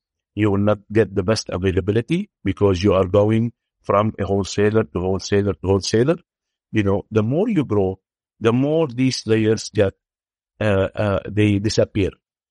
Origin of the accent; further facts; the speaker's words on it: Beirut, Beirut Governorate, Lebanon; now in Dubai, United Arab Emirates; Me and my partner, we are both Lebanese. We were raised in Beirut.